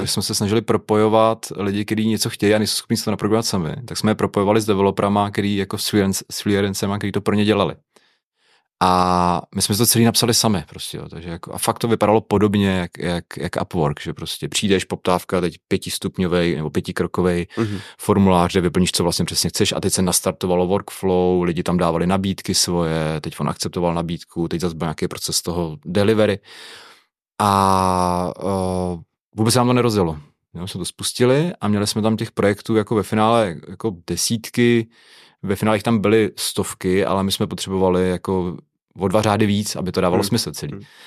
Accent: Pardubice, Pardubice Region, Czechia; v Pardubicích, odkud pocházím a mám dvě děti

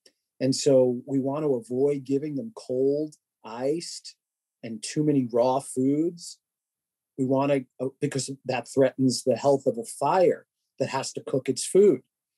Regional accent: New York, United States; And being a New Yorker and having the New York sense of humor and a little sarcasm and a little finesse, I have to do it.

